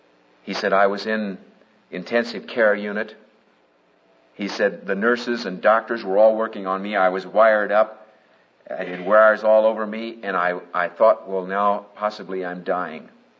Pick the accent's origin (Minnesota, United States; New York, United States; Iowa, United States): Iowa, United States; Des Moines; You know, a dear guy, that young guy that came, I grew up with in Des Moines, Iowa, was a friend of my sister Charlotte and me